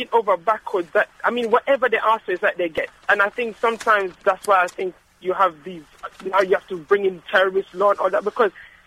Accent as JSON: {"language": "English", "country": "Germany", "tie": "born or raised there", "said": "I'm a Jamaican, but I was brought up in Germany."}